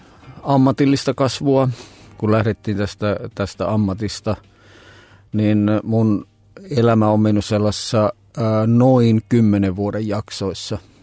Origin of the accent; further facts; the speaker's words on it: Joensuu, North Karelia, Finland; moved away as an adult; mä oon Joensuusta kotoisin ja hyvin vahva tämmöinen pohjois-karjalainen identiteetti ollut ja se oli hyvin rakas paikkakunta siinäkin vaiheessa, kun vähän reilu 20 vuotta sitten muutin pääkaupunkiseudulle.